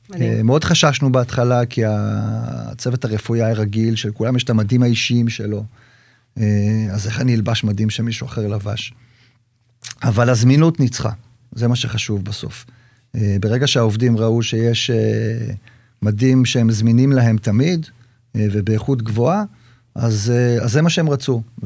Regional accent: Hadera, Haifa District, Israel; אנחנו במקור מחדרה

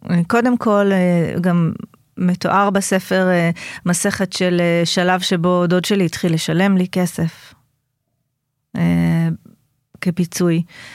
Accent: Savyon, Central District, Israel; גדלתי בסביון של פעם, לא היינו משפחה עשירה, מעשירי סביון.

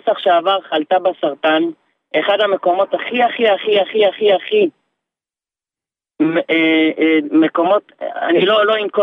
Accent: Jerusalem District, Israel; אני גדלתי בשכונת שמואל הנביא.

